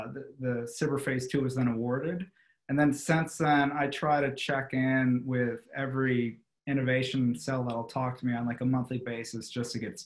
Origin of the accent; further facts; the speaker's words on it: Rhode Island, United States; I had a 2-day client engagement at CVS in my home state of Rhode Island.